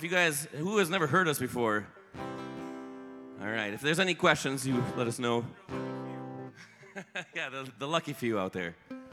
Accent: Minneapolis, Minnesota, United States; We're from Minneapolis, St. Paul, Minnesota. First time out here.

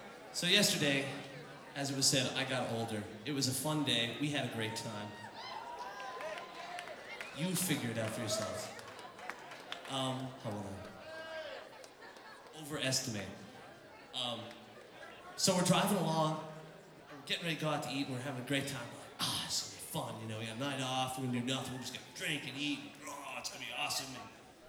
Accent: Illinois, United States; I grew up outside of Chicago, Illinois, and I know there's a lot of transplanted Midwesterners, a lot of northern folks.

